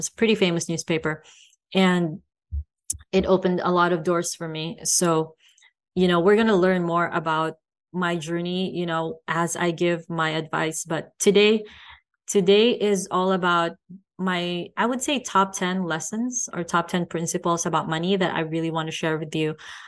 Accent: Philippines; I grew up poor. I grew up in the Philippines, which is, I would consider, you know, a poor country, a developing country.

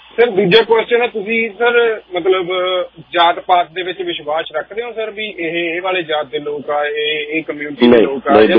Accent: Punjab, India; ਅਸੀਂ ਵੀ ਪੰਜਾਬ ਤੋਂ ਬਿਲੋਂਗ ਕਰਦੇ ਹਾਂ।

